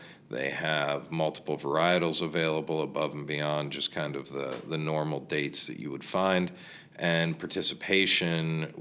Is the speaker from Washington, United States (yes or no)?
no; La Quinta, California, United States; I was born and raised in La Quinta.